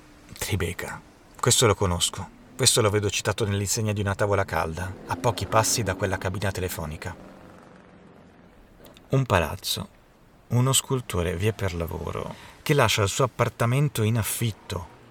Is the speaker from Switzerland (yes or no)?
yes; Switzerland; Il che ho pensato se digli la verità, cioè che ero svizzero